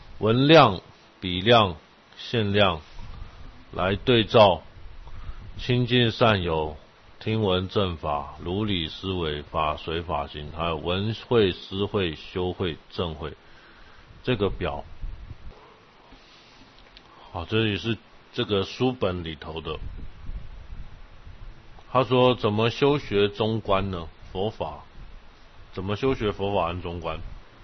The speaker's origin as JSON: {"language": "Chinese", "country": "China", "said": "我们中国人很不喜欢这一套。我们中国人就是说，我告诉你了，你就相信了。"}